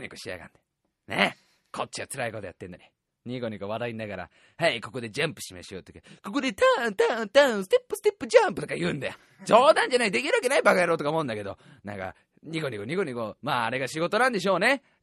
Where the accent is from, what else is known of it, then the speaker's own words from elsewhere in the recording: Saitama, Japan; 埼玉生まれ埼玉育ち